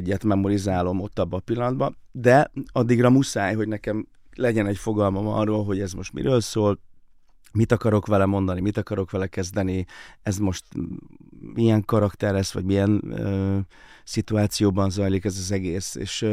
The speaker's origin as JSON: {"language": "Hungarian", "region": "Szabolcs-Szatmár-Bereg", "country": "Hungary", "said": "szabolcsi vagyok, tehát hogy fát lehet vágni a hátunkon"}